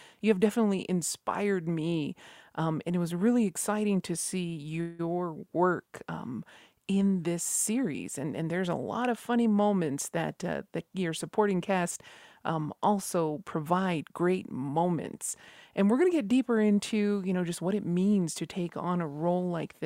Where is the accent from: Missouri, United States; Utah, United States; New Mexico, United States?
New Mexico, United States; Isleta Pueblo; from Isleta Pueblo